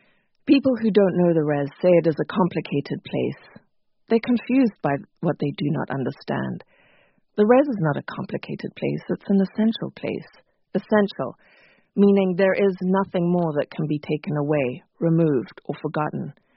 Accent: Zimbabwe; growing up in Zimbabwe and seeing how the dominant narrative throughout my childhood

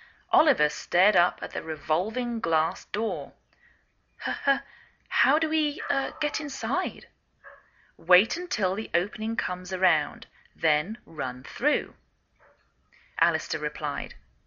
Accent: England, United Kingdom; now in United States

